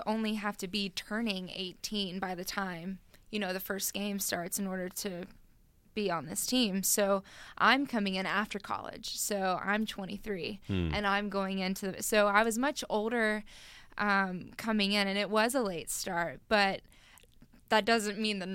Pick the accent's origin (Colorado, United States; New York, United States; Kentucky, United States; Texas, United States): Texas, United States; born there; because I was born in Texas and all of my family are Dallas Cowboy fans